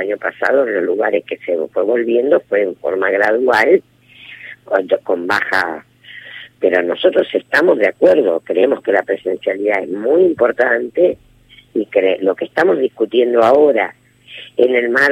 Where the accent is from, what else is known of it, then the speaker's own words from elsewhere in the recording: Santa Fe, Argentina; Yo soy santafesina y sí. Lo viví porque en mi provincia volvieron escuelas de chicos que no tenían conectividad